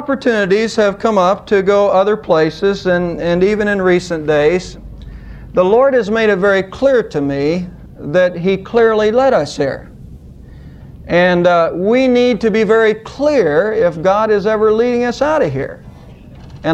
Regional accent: Savannah, Ohio, United States; My hometown was Savannah, Ohio.

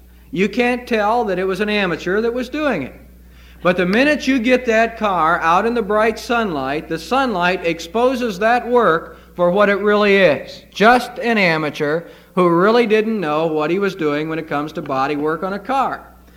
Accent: United States; born there; You know, I'm glad I was born in America.

